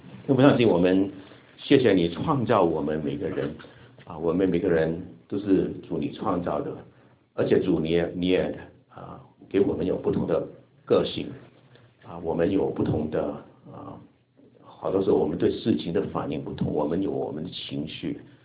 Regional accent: Hong Kong; accent: Hong Kong; Chinese is a second language; 我现在要用我的香港口音的普通话跟大家讲到

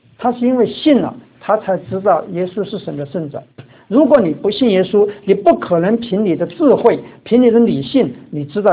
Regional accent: China; 想想我们中国人在逢年过节的时候，常常就会拜拜，拜祖先也好，你拜鬼神也好

